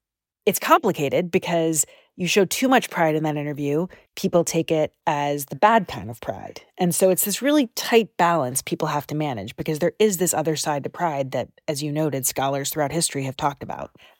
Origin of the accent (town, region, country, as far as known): Canada